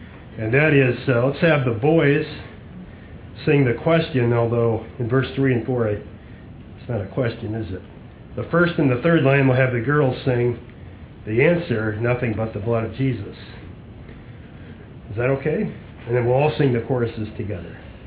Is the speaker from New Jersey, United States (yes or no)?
no; Michigan, United States; I'm from Michigan, and I'm really glad to see you this morning.